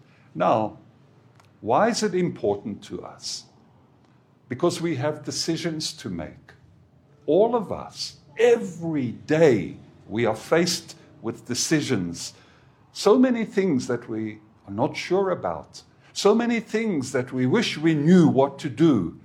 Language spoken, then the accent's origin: English; South Africa; I remember when I was growing up, young Christian, I grew up in South Africa.